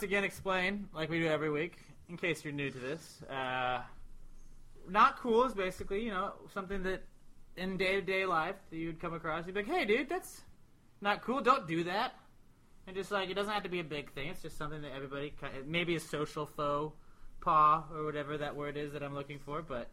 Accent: United States; Look, I'm American, and I'm focusing on playing real sports

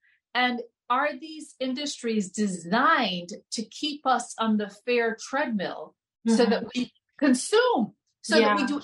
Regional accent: Jamaica; You see, because for the most part, like I'm Jamaican, right?

